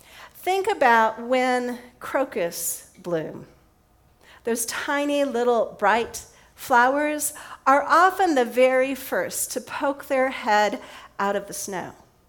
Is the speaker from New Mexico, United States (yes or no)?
yes; Alamogordo, New Mexico, United States; In southern New Mexico, where I grew up in Alamogordo, it's about 70 miles from Las Cruces